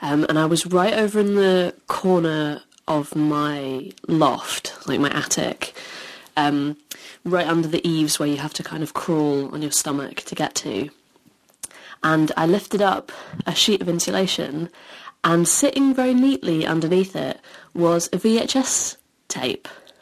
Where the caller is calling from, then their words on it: United Kingdom; Hi, Jordan, Jesse, and guest. … from the UK.